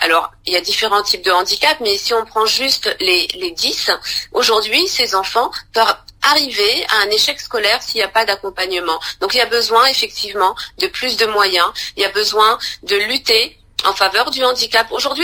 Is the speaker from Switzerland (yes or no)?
no; France; Mais pourquoi on n'arriverait pas à mettre ces structures aussi chez nous, en France?